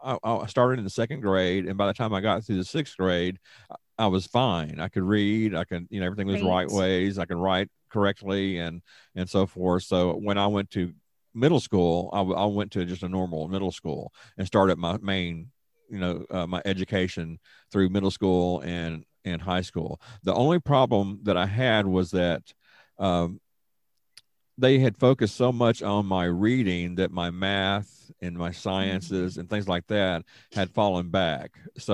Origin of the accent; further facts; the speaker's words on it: Shreveport, Louisiana, United States; they had a program in the school for students around my hometown, Shreveport, and Bossier to go to be treated for dyslexia.